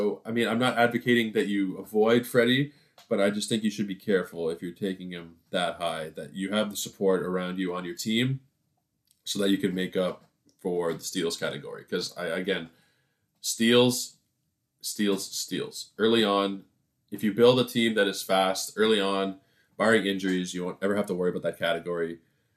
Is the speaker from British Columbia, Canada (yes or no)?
no; Toronto, Ontario, Canada; I am from Toronto, by the way.